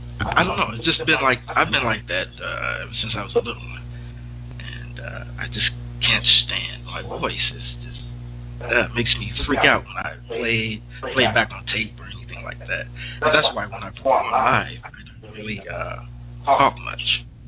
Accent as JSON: {"language": "English", "town": "Chicago", "region": "Illinois", "country": "United States", "tie": "born or raised there", "said": "I was born and raised in Chicago, Chi-Town, the South Side, Cook County Hospital."}